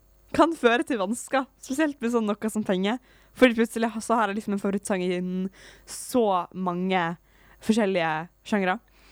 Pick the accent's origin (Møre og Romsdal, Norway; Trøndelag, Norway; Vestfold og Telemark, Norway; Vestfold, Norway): Møre og Romsdal, Norway; accent: Sunnmøre dialect; veldig sånn sunnmøring rap som syng på dialekt, og da har jeg den der dialekten mi.